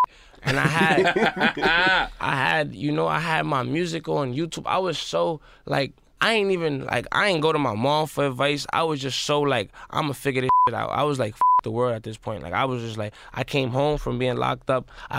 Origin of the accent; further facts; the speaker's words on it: South Bronx, New York, United States; I'm from the South Bronx, and I got into music and into where I'm at, like really just off of self hustling.